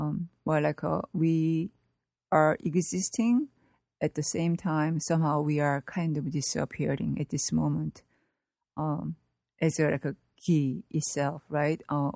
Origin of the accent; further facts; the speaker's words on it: Seoul, South Korea; moved away as an adult; now in United States; I was born in Seoul, Korea, and then I spent like until early 20s. I mean, like I came here when I was like 24.